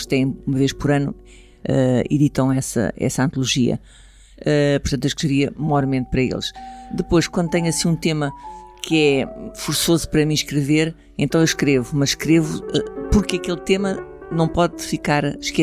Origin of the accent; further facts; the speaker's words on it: Lisbon, Portugal; also born or lived in Algés; Eu nasci em Lisboa e nasci no ano de 54.